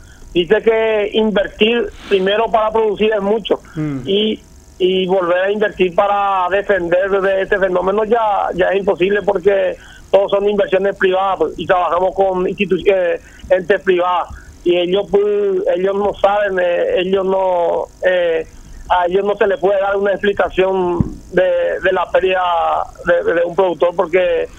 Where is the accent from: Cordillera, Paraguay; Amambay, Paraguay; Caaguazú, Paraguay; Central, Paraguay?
Caaguazú, Paraguay; Coronel Oviedo; Yo soy de Coronel Oviedo.